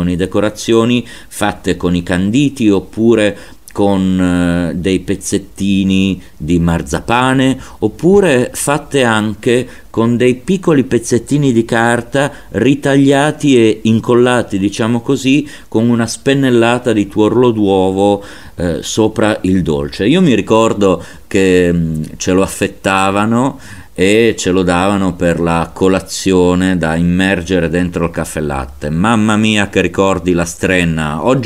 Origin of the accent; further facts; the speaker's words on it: Liguria, Italy; born there; qualcuno di voi sa forse che io sono nato in Liguria